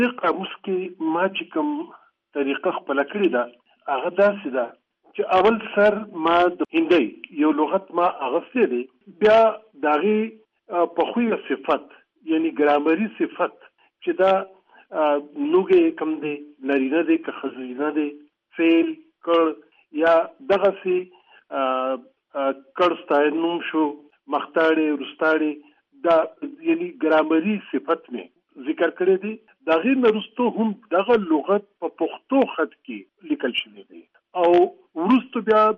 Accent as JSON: {"language": "Pashto", "town": "Barikot", "region": "Khyber Pakhtunkhwa", "country": "Pakistan", "tie": "born or raised there", "also_born_or_lived": "Chamblai / Mingora", "said": "زه در اصل د پښتونخوا د سوات د سیمې د چمبلي د علاقې سره تعلق لرم زه د چمبلي په جنگي نومې کلي کې زیږیدلی یم او څو وخت چې د 15 میاشتو وم نو د سوات منګوري ته زمون کډه رااله"}